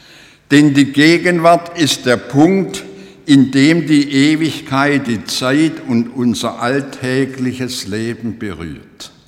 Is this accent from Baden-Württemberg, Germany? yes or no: yes; Marbach am Neckar, Baden-Württemberg, Germany; In meiner Heimatgemeinde Marbach am Neckar, Geburtsschillerstadt, zu der ich als Kind und Jugendlicher gehörte